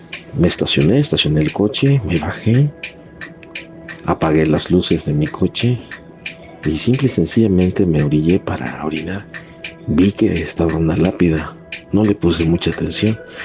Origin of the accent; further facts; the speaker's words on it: Acapulco, Guerrero, Mexico; Yo soy de Acapulco.